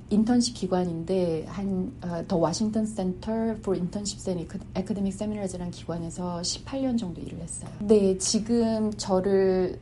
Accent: South Korea; moved away as an adult; now in United States

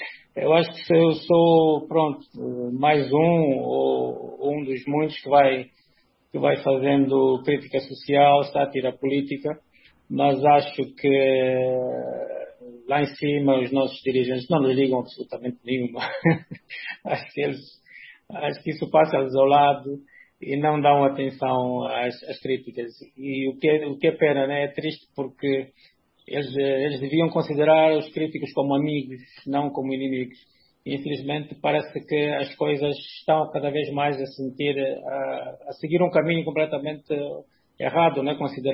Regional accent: Angola; nós angolanos

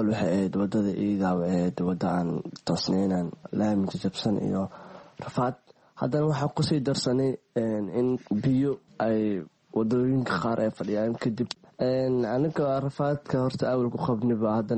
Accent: Jowhar, Middle Shabelle, Somalia; born there; inkastoo aan Jowhar jeclahay inay tahay magaalada aan ku dhashay

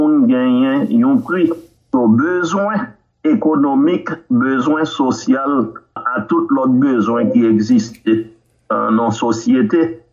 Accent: Haiti; en tant qu'Haïtien qui fait dans le pays

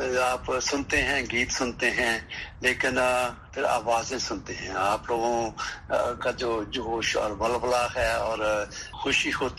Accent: Pakistan; چونکہ ہم پاکستانی ہیں

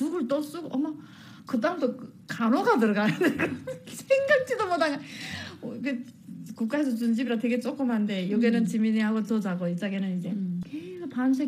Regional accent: North Korea; also born or lived in China; 저는 북한에서 뭐 했고 어떻게 북한 탈북했고 그다음에 중국에서 어떻게 살았고

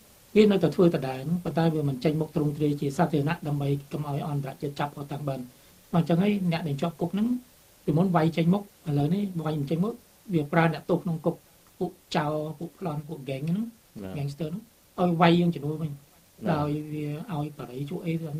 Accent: Mekong Delta, Vietnam; បើតែចំពោះយើងជាខ្មែរក្រមយើងមិនដែលទទួលស្គាល់ព្រំដែនយួន

